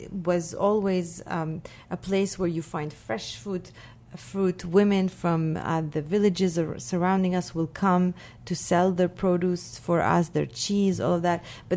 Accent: Beit Jala, Bethlehem Governorate, Palestine; born or raised there

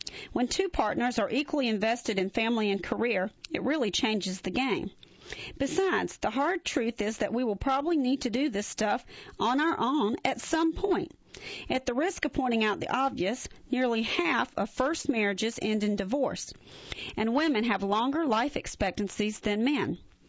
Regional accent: Dover, Ohio, United States; When I'm in my hometown of Dover, Ohio, I can't leave the house without running into at least one person

